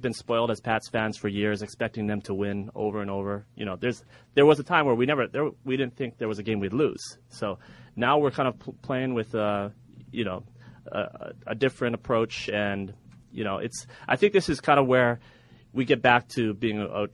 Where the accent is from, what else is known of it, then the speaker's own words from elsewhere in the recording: Hawaii, United States; I'm from Hawaii originally, where my father grew up